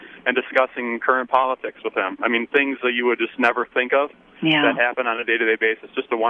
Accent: Wisconsin, United States; I'm originally from Wisconsin and I've lived here my whole life.

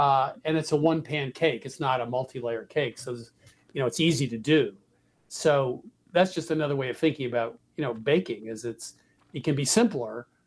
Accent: New England, United States; that's not something that I never heard about growing up in New England.

